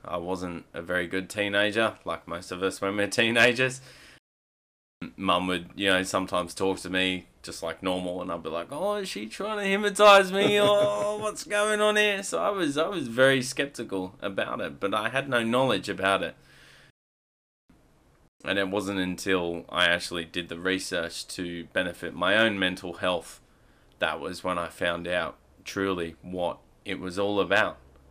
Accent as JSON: {"language": "English", "region": "England", "country": "United Kingdom", "moved": "yes", "said": "So we moved over from England in 2003, and my family has a massive swimming background and coaching"}